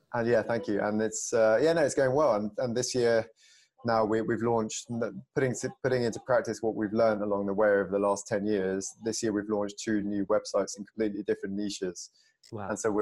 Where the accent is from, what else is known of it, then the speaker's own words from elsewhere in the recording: London, United Kingdom; I am born and bred in London.